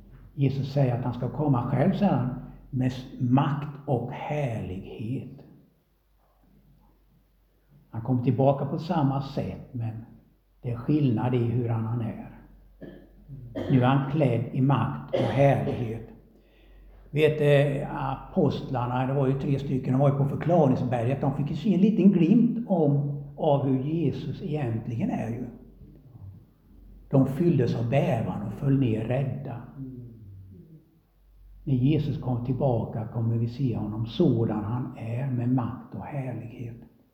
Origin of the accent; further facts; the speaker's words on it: Småland, Sweden; ni vet, jag är från Småland.